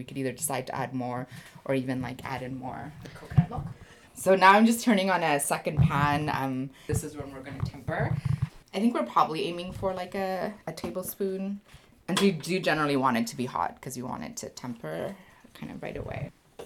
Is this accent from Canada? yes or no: yes; Canada; born or raised there